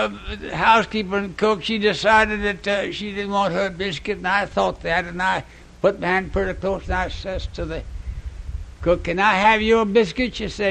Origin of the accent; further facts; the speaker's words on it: Old Town, Florida, United States; I was raised on the Swanee River down here near the mouth in Old Town.